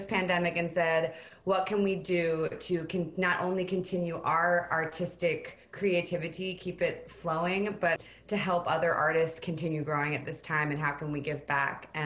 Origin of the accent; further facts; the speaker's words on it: Maryland, United States; I grew up in Howard County, Maryland. I went to Glenall High School